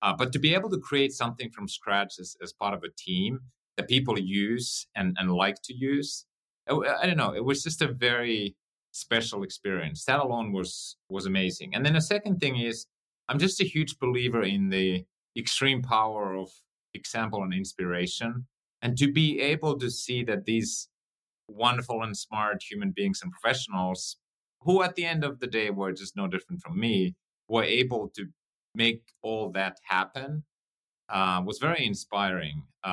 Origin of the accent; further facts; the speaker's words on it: Finland; I grew up on a farm in Finland, not far from the Russian border. My parents did not even go to high school.